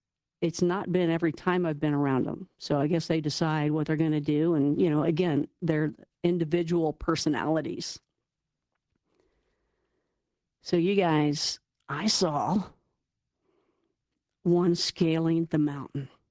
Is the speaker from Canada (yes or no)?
no; Kentucky, United States; I'm from Kentucky.